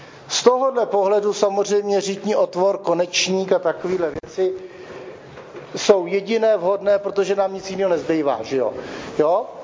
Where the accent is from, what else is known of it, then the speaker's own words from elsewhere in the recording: Vlachovo Březí, South Bohemian Region, Czechia; Já jsem vyrostl v Vlachově březí.